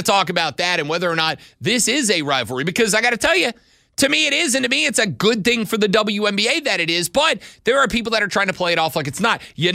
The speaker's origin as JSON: {"language": "English", "region": "Florida", "country": "United States", "said": "Where I'm from, and I'm from the South. I've been here my whole damn life."}